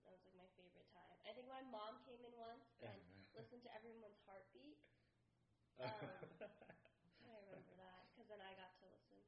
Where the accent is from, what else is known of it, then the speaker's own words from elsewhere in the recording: Princeton, New Jersey, United States; I'm from Princeton, and I've lived here all my life.